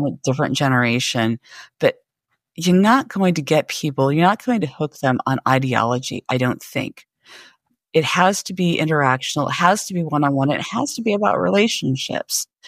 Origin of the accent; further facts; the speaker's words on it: Missouri, United States; I was hearkening back to when I was young and in college, and so I come from West Central Missouri.